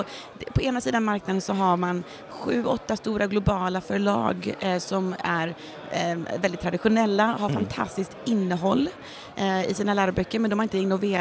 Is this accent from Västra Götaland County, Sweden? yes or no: yes; Gothenburg, Västra Götaland County, Sweden; Jag är från Göteborg egentligen, men har bott utomlands största delen av mitt liv.